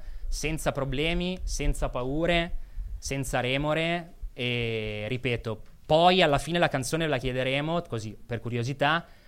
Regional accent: Genoa, Liguria, Italy; perché sono di Genova e sono prevedibile

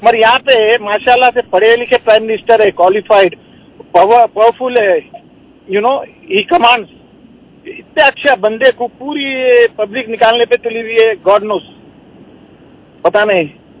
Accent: Hyderabad, Telangana, India; میں انڈیا کا رہنے والا ہوں.

